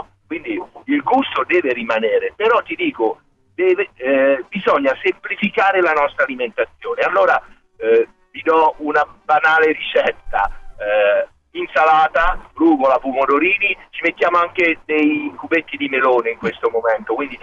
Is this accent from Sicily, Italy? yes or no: no; Ascoli Piceno, Marche, Italy; Io sono di Ascoli Piceno.